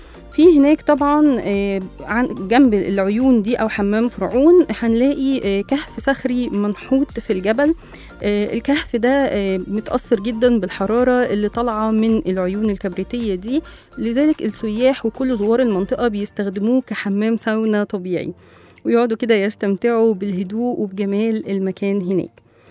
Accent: Egypt; بس احنا كمصريين بنروح هناك نستمتع بالقعدة في الفندق

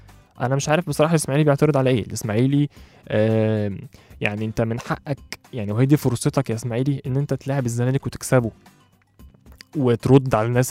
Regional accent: Egypt; فاحنا بنفتقد اللعيب الحريف عندنا في مصر

